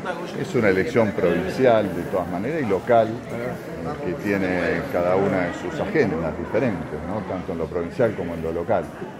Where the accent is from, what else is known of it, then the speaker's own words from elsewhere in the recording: Santa Fe, Argentina; como los santafesinos estamos acostumbrados